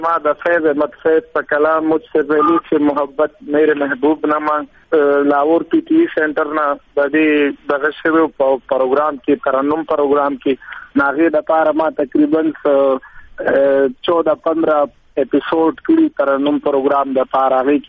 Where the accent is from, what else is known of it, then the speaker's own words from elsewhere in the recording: Afghanistan; افغانستان خو زما کور دی زما وطن دی زه پخپل افغان یم زه پښتون یم زما ژبه پخپله ده